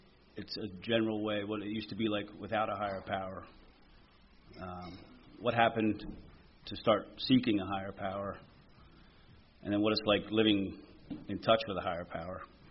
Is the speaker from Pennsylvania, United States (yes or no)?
yes; Colmar, Pennsylvania, United States; also born or lived in Mount Airy; I have three older sisters. And our family, I grew up in Colmar. We moved from, born in Mount Airy, and then moved up for whatever reasons. My dad was a roofer.